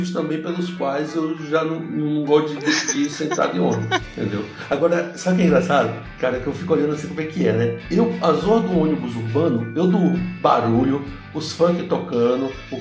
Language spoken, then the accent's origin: Portuguese; Bahia, Brazil; Da minha cidade natal, que para onde eu devia ir, que é o Batã, para essa cidade, tinha pelo menos mais duas cidades no itinerário.